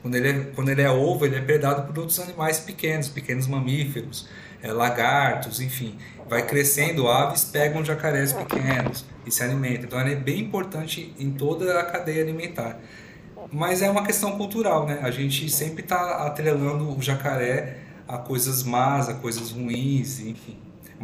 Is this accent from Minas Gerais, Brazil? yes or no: no; Ribeirão Preto, São Paulo, Brazil; also born or lived in ABC; now in Espírito Santo, Brazil; Eu sou de Ribeirão Preto. Na verdade, eu sou do ABC, né, mas mudei muito novinho para Ribeirão e minha vida toda foi em Ribeirão Preto.